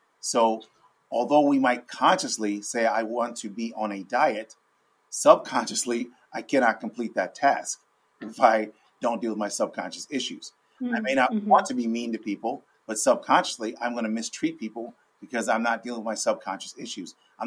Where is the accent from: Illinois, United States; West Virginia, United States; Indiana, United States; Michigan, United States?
Michigan, United States; Ann Arbor; I grew up in Ann Arbor, Michigan, which is where the University of Michigan is. And it's a college town, a very progressive town.